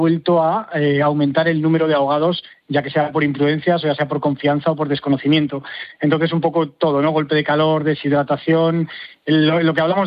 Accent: Cantabria, Spain; accent: Cantabrian; now in Murcia, Spain; En Murcia, pero soy cántabro

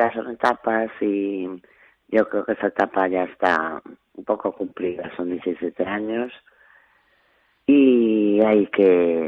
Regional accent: Madrid, Community of Madrid, Spain; moved away as an adult; now in A Coruña, Spain; Bueno, sí, llevo a Coruña a finales del 82... soy de Madrid, ya llevo aquí muchísimos años

